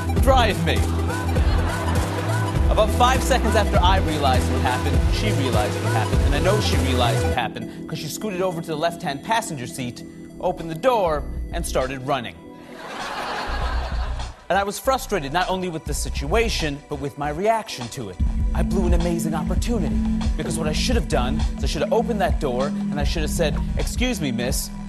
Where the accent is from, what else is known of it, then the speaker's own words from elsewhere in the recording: Queens, New York, United States; So I grew up in Queens, New York. Whenever I fly home, my father will still pick me up at the airport, which is really sweet of him.